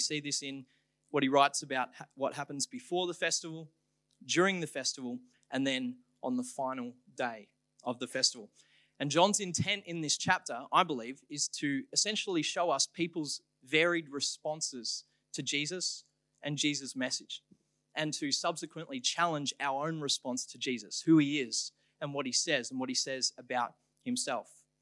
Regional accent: Ballarat, Victoria, Australia; I'm from Ballarat, for those who didn't know.

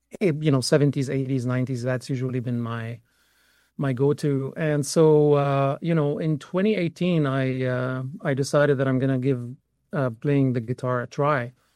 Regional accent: Lebanon; now in Canada; I grew up in Lebanon, born as a Palestinian official status refugee.

